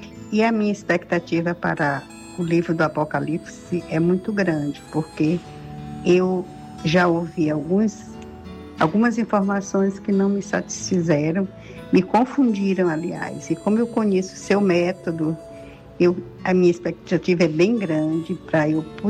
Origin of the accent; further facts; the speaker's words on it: São Luís, Maranhão, Brazil; sou aqui de São Luís do Maranhão.